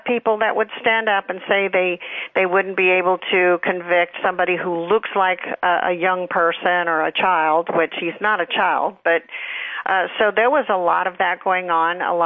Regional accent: California, United States; now in Texas, United States; I'm originally from California. Mm. I escaped from my hellhole there

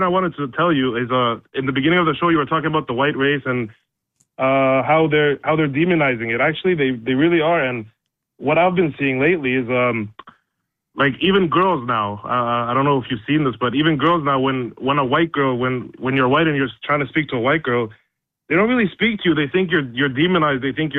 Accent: Canada; now in Cyprus; I'm Canadian, but I live in Cyprus.

